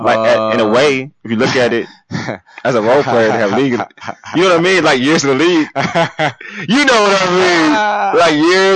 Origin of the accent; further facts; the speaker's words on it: Nigeria; As an African, as a Nigerian, that is a good one.